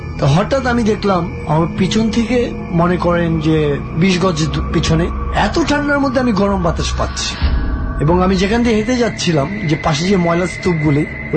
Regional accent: Dhaka, Dhaka Division, Bangladesh; আমার বাড়ি হলো হাজারীবাগ

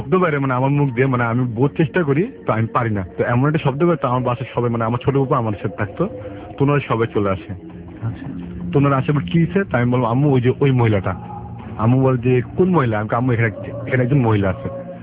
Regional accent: Chittagong, Chittagong Division, Bangladesh; দেশের বাড়ি চিটাং।

